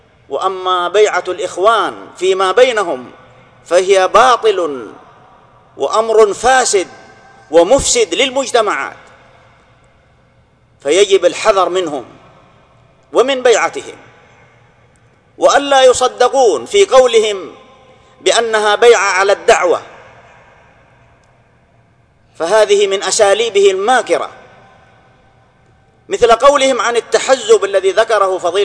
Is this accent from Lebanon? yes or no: no; Saudi Arabia; أننا في بلدنا المملكة العربية السعودية